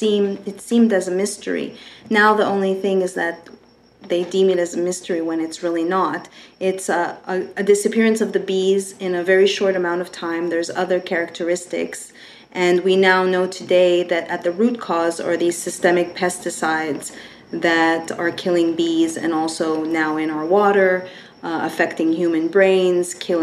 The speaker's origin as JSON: {"language": "English", "country": "Canada", "tie": "born or raised there", "said": "And I, as a Canadian, being raised with health insurance and finding out that I wasn't covered"}